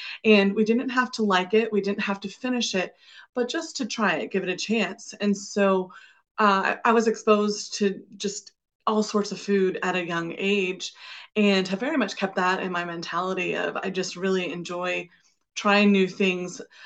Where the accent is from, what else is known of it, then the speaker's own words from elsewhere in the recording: Virginia, United States; I think part of that is just growing up in Virginia. We just have such a rich history here of our country.